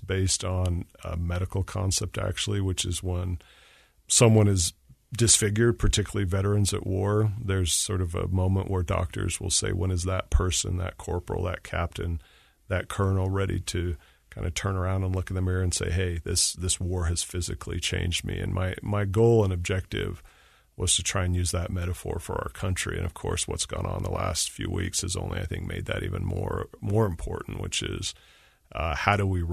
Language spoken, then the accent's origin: English; Utah, United States; I wanted to get back west. I missed Utah. I'm from Utah.